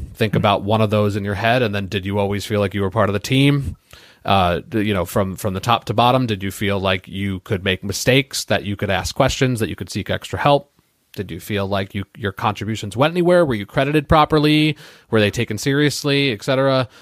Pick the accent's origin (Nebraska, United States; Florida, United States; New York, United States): New York, United States; Long Island; an autistic professor from my hometown on Long Island, New York